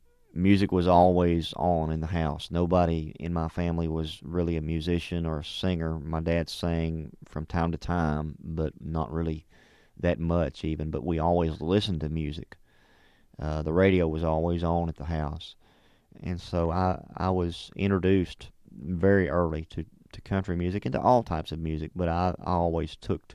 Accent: Athens, Alabama, United States; when I was 4 years old at a local not a talent show, but it was just a variety show in Athens, Alabama, my hometown.

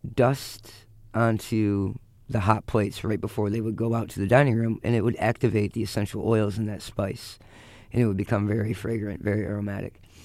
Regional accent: Michigan, United States; growing up in Michigan, when I did, it was still acceptable to rake the leaves that were falling off the oak trees in your front yard

